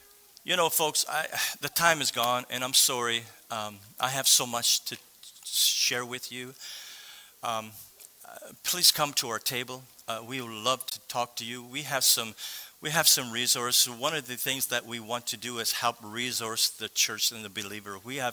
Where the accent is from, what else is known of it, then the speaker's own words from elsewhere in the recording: Nova Scotia, Canada; We have had many friends who in the Maritime, we're from Cape Breton Island.